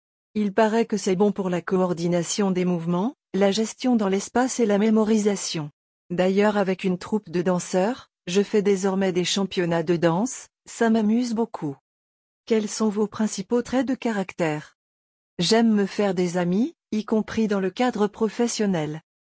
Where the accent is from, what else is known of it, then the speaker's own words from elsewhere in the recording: Bern, Switzerland; J'ai grandi dans le Jura bernois.